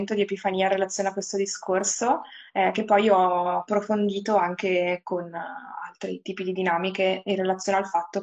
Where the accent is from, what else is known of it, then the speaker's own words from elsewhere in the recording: Bergamo, Lombardy, Italy; io poi sono nata e cresciuta a Bergamo, vedevo le montagne, come dire, dalla finestra di casa